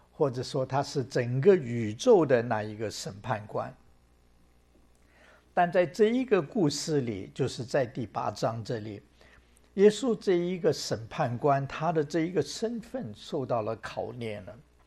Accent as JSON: {"language": "Chinese", "country": "China", "said": "但是在东方，特别在我们中国人的文化里面，有点是相反的。"}